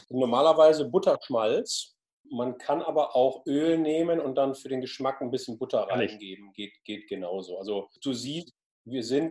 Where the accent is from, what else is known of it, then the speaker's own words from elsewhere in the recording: Germany; und wenn wir Schnitzel tatsächlich als Deutsche so gut finden